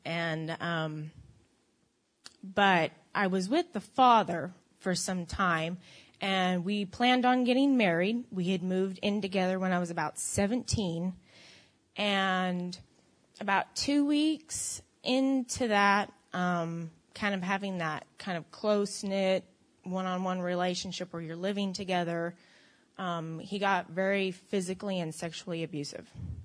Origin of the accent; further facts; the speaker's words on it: California, United States; I grew up in Northern California with my mother and my father. I was raised in an Assembly of God church.